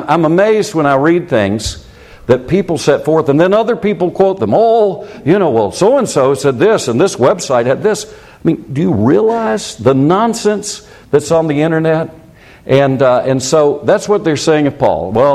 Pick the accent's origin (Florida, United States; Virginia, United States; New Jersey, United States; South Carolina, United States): South Carolina, United States; And I was raised in South Carolina.